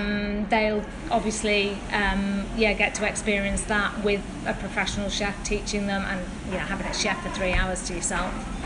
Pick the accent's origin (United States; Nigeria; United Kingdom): United Kingdom; England; now in Australia; Yeah, so obviously being English, I love Jamie Oliver.